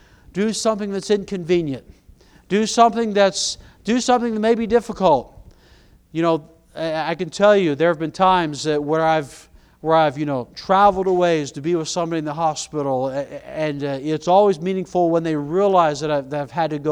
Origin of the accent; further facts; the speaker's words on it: Canada; My favorite hobby growing up was playing hockey. I come from Canada